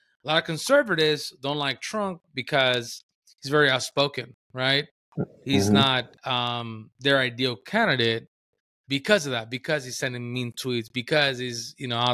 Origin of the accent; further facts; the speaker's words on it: San Diego, California, United States; Like for me, I grew up in San Diego. I grew up, you know, with a bunch of gangs around me.